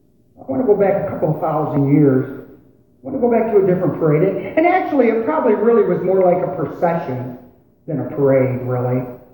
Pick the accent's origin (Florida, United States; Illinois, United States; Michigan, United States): Michigan, United States; Brighton; it was in my hometown of Brighton, Michigan, and it also was a 4th of July celebration.